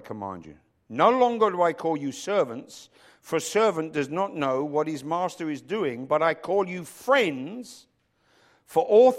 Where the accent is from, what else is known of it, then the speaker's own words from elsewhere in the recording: England, United Kingdom; I'm an Englishman.